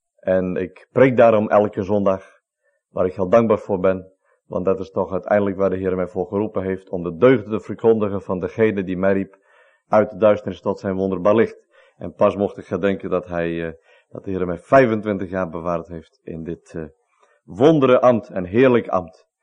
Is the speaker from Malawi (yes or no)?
yes; Northern Region, Malawi; first language Tumbuka; Dutch is a second language; Net als wij, Fries, en thuis spreken wij Fries, mevrouw en ik, spreken wij in het noorden van Malawi Tumbuka.